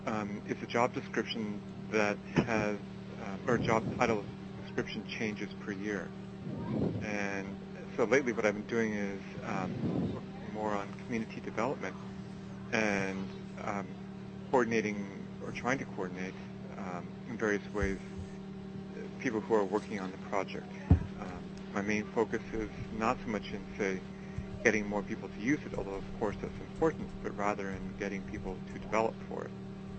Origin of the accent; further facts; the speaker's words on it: Mexico; both Alexandra and I come from Mexico, as does Miguel.